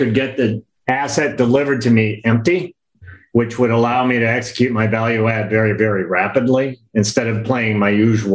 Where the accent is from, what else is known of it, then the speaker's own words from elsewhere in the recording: Detroit, Michigan, United States; But you know, look, I'm from Detroit.